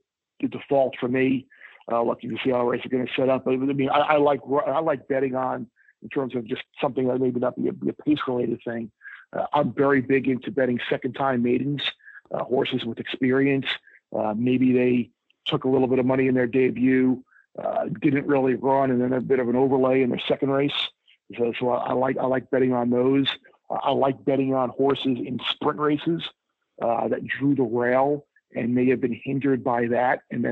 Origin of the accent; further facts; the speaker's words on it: New York, United States; Well, growing up on Long Island, I mean, I always had access to Belmont, Aqueduct, Suffolk Meadows, which was a little quarter horse track, basically 10, 15 minutes from my house in Suffolk County.